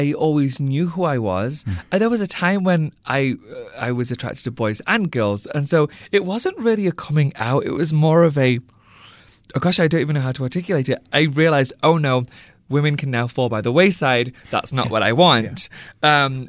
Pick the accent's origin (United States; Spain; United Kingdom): United Kingdom; England; But I was raised in England.